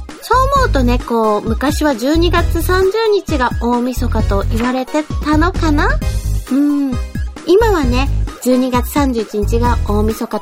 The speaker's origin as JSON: {"language": "Japanese", "region": "Tottori", "country": "Japan", "tie": "born or raised there", "lives_now": "Tokyo, Japan", "said": "地元の鳥取県に帰省したり、それかもう母たちを東京にこう連れてこさせたりして"}